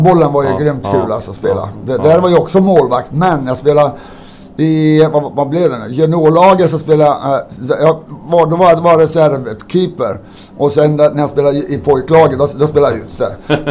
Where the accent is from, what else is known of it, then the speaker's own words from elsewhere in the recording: Kiruna, Norrbotten County, Sweden; born there; Jag född i Kiruna.